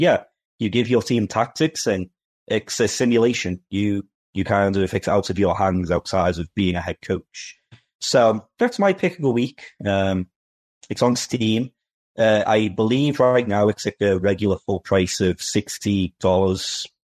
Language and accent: English; Liverpool, North West England, United Kingdom; accent: Liverpool; I'm from Liverpool, hence the accents.